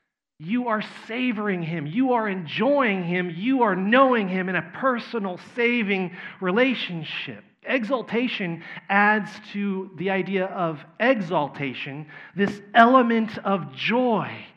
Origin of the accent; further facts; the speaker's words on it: Texas, United States; accent: Texas; No, once again, maybe my Texas accent is blurring that A a little bit.